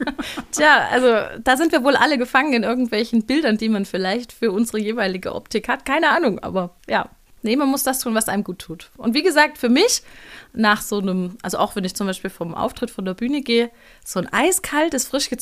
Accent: Baden-Württemberg, Germany; Also ich komme tatsächlich aus Süddeutschland, Baden-Württemberg, um genau zu sein. Und die Ecke hier nennt sich Dreiländereck tatsächlich. Also das hier befindet sich so genau zwischen Hessen, Baden-Württemberg und Bayern. Aber ich bin noch in Baden-Württemberg geboren.

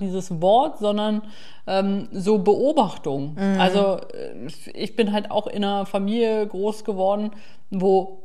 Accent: East Germany, Germany; Also ich bin ja auch in der DDR groß geworden

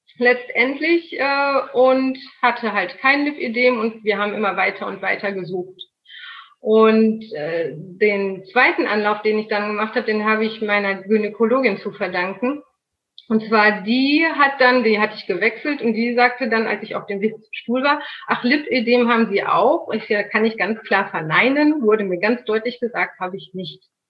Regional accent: Soest, North Rhine-Westphalia, Germany; genau 39 Jahre, komme aus NRW. Das Örtchen in der Nähe heißt Soest. Ich weiß nicht, in der Nähe von Dortmund, ob das jemand kennt.

